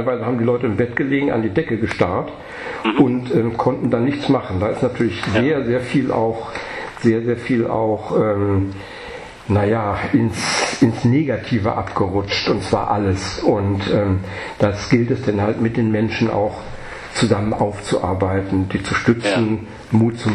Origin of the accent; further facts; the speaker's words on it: Rhineland, Germany; Ich bin Rheinländer.